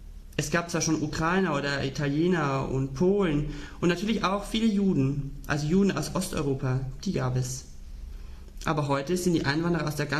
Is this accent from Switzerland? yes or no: no; Canada; ich bin ein Kanadier deutschen Ursprungs und, wenn Sie so wollen, jüdischen Schicksals.